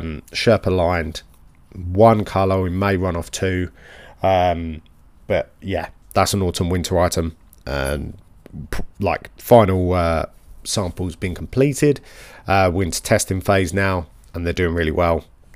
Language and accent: English; United Kingdom; You know, we are British at the end of the day, so let's keep it British, keep it normal.